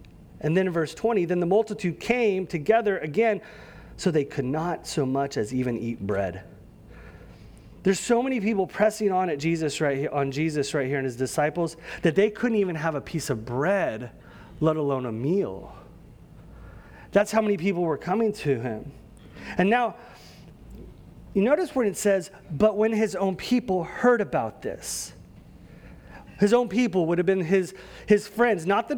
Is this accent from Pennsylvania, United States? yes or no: no; California, United States; For me, growing up in California, it's Bakersfield.